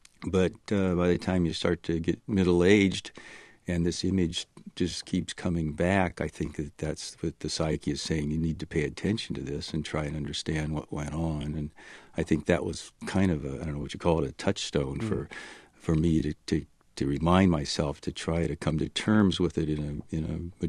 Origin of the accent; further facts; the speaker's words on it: Oregon, United States; born there; He was born in North Vietnam. I was born in Oregon.